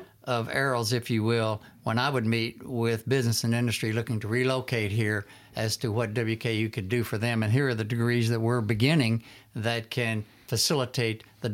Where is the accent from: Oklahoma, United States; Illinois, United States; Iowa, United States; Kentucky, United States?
Kentucky, United States; Louisville; Even when I came to school here in 1969 as a young puppy growing up in Louisville, this became home.